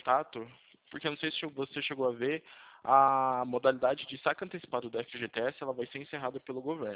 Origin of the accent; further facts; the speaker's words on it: São Carlos, São Paulo, Brazil; Eu sou de São Carlos.